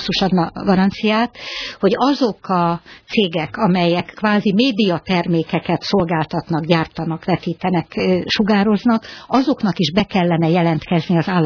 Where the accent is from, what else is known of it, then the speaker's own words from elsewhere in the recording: Budapest, Hungary; még az enyém is, mint budapesti